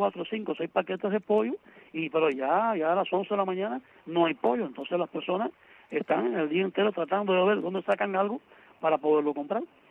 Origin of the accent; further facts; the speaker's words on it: Cuba; somos varios los cubanos que estamos en este problema